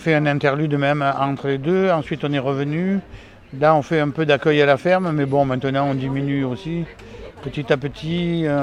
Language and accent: French; Nice, Provence-Alpes-Côte d'Azur, France; Moi, je suis niçois et ma compagne, elle est parisienne.